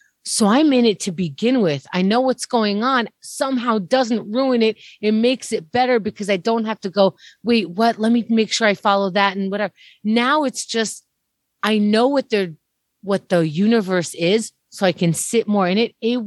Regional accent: New York City, New York, United States; I grew up here in New York, right?

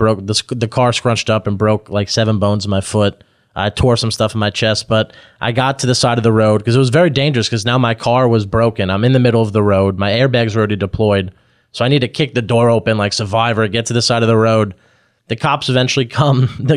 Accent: Cornwall, New York, United States; also born or lived in Brooklyn, United States; No, when I was born in Brooklyn in Methodist Hospital, which is where my mom still works, and they thought it would be a fantastic idea the second I was born to move to a log cabin in Cornwall, New York.

